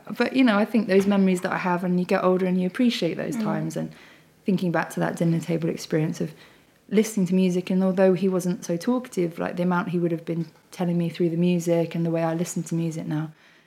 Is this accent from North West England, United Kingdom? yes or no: no; Wandsworth, London, United Kingdom; So I grew up in Wandsworth. So like, it's actually coming back here. This is lovely. So yeah, just near like East Putney Tube Station